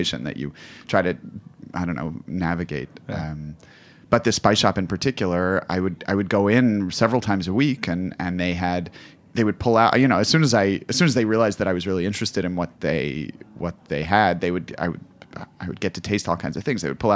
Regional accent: United States; It's not to say that me as an American, I obviously stood out.

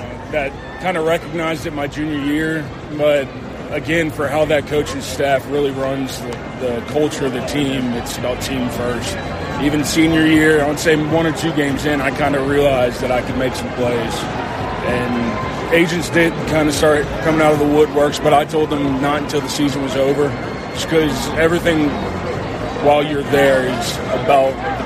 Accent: Charleston, South Carolina, United States; Charleston, South Carolina.

